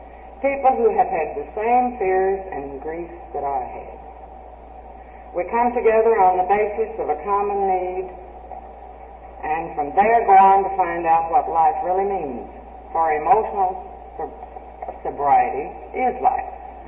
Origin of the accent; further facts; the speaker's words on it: Colorado City, Texas, United States; from Colorado City, Texas.